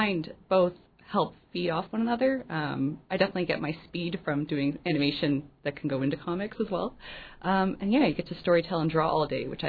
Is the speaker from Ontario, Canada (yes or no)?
yes; Toronto, Ontario, Canada; I'm from Toronto, Canada.